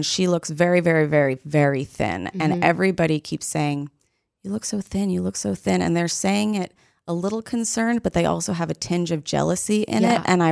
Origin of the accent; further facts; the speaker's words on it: New York City, New York, United States; I grew up doing ballet. I grew up in New York City.